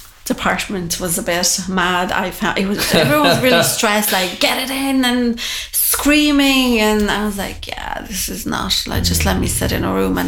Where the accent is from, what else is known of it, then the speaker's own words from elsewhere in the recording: Transylvania, Romania; moved away as an adult; now in United States; So, you know, I'm originally from Transylvania, Romania. I came here when I was 22